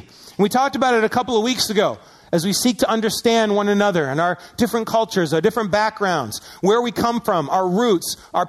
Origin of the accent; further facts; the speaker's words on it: Syracuse, New York, United States; Now, growing up in Syracuse, I would have been considered a minority at my elementary school.